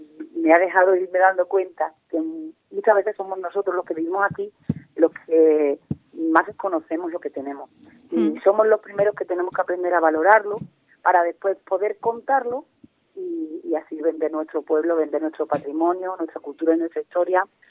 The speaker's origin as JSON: {"language": "Spanish", "town": "Jerez", "region": "Andalusia", "country": "Spain", "said": "afortunadamente yo soy de Jerez, y mi familia es de Jerez."}